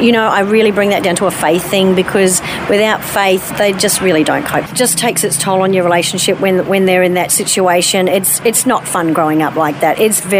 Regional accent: Palmerston North, Manawatū-Whanganui, New Zealand; born there; also born or lived in Auckland / Christchurch / Sydney / Mount Isa; Whilst I was born in Palmerston North, we lived all over Auckland, Christchurch, moving to Sydney, Mount Isa. We lived everywhere. We were moving every year, pretty much.

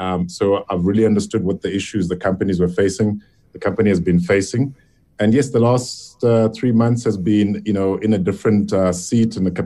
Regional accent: Harare, Zimbabwe; moved away as an adult; now in Cape Town, South Africa; Yes, I was born in Zimbabwe. I was born in Harare, actually. And, you know, pretty much did my primary and high school, you know, education there. But came to Cape Town in the very, very early 90s

